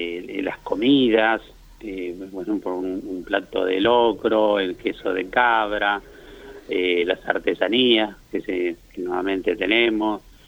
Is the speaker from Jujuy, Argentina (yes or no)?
yes; Tilcara, Jujuy, Argentina; desde mi Jujuy en Tilcara, desde muy chico, porque, bueno, trabajaba ahí, vivía, digamos, en Tilcara, y, bueno, toda mi familia somos de Tilcara, mi abuelo, mi bisabuelo.